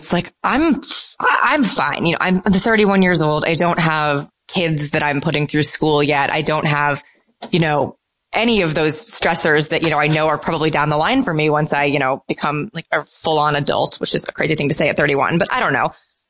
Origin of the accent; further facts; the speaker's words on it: St. Louis, Missouri, United States; I was 10 the summer of the home run race and I'm from St. Louis.